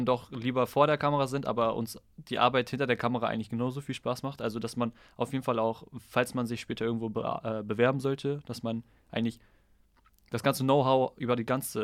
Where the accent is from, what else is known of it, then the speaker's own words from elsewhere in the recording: Osnabrück, Lower Saxony, Germany; Ja, also für all die Unwissenden, ich bin aus Osnabrück. Das liegt etwas weiter weg.